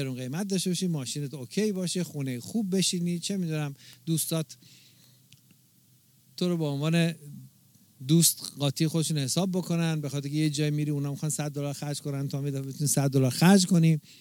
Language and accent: Persian; Iran; آره ما از ایران اومدیم